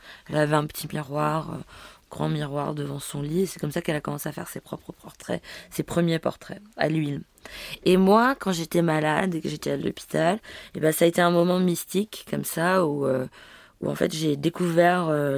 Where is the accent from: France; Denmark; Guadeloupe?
Denmark; c'est comme ça que moi j'ai grandi au Danemark. Et c'est une grande partie de ma vie, de mon éducation. Aussi le fait d'avoir été une émigrée. Enfin avec une mère polonaise